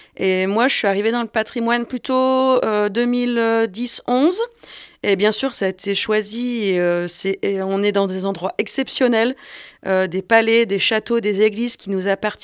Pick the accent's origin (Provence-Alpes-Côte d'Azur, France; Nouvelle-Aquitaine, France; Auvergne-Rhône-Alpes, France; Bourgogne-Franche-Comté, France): Bourgogne-Franche-Comté, France; Oui, je suis Bressane. Voilà, je viens à côté de Mâcon, mais territoire bressan, où j'ai vécu 20 ans et je suis arrivée ici ensuite